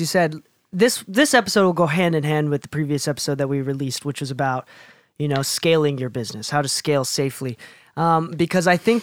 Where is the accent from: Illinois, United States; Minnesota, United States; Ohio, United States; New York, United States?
Illinois, United States; Chicago; now in Utah, United States; But I grew up in Chicago and listening to … like that kind of stuff on the radio all day, every day. When I moved to Utah